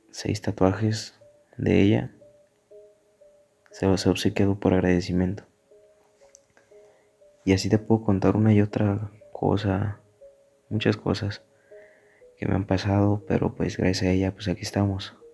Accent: Zacatecas, Mexico; tengo 20 años, soy originario de Zacatecas. Orgullosamente soy un devoto más de la Santísima Muerte, mi niña blanca.

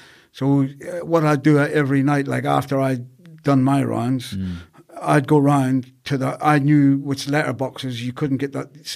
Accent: Belfast, Northern Ireland, United Kingdom; I think growing up in Belfast, it also, it made you a bit streetwise

